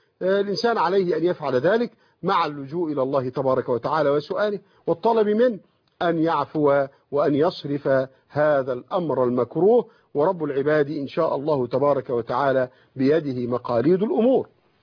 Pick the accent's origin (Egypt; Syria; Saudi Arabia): Egypt; وقد سمعت أن هذا شخصيا من شيخ مشايخ القراءات هنا عندنا في مصر